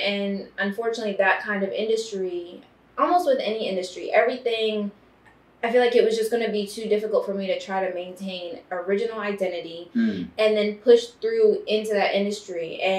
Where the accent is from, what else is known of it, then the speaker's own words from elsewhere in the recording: Baltimore, Maryland, United States; I'm from Baltimore, Maryland.